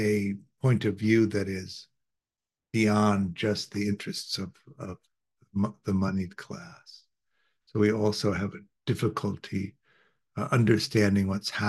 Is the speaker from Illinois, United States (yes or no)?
yes; Evanston, Illinois, United States; In the town I grew up in Evanston, Illinois, the school systems, like they often are in the US, are based on property taxes.